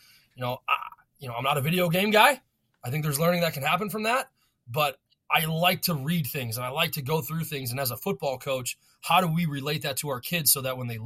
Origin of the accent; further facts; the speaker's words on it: Arizona, United States; now in North Dakota, United States; I came from Arizona. I had no idea where North Dakota was on a map.